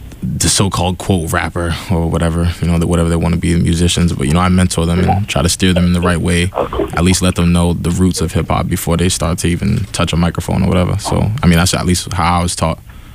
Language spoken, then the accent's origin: English; Cambridge, Massachusetts, United States; Okay. Well, yeah … I'm 20 years old. I'm from Cambridge, Massachusetts.